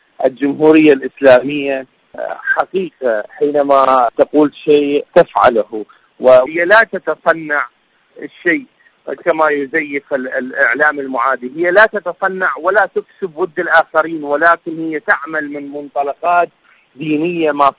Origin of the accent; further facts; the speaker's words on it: Iraq; من العراق، وشكرا جزيلا لكم للاستضافة